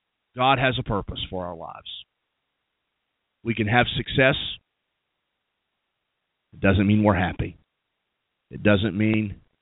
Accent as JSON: {"language": "English", "region": "West Virginia", "country": "United States", "said": "I'm from North Central West Virginia"}